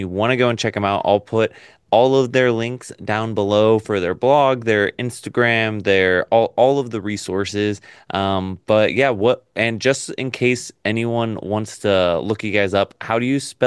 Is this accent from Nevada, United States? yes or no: yes; Nevada, United States; We were like, we're from Nevada.